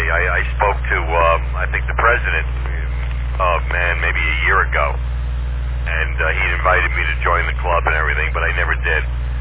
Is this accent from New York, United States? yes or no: yes; Sag Harbor, New York, United States; Up further out, I grew up in Sag Harbor, but spent a lot of time in East Hampton, Southampton. Used to always go to the oceans. I grew up swimming in the oceans.